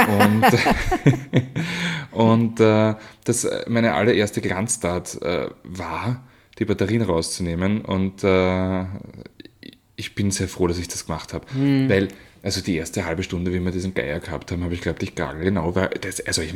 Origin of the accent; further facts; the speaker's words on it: Lower Austria, Austria; Machfeld, ich bekomme da sehr, sehr viel mit.